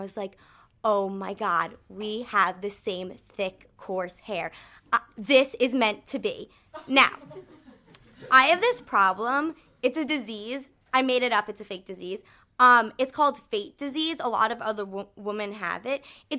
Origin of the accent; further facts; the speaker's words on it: United States; So, yes, I am American.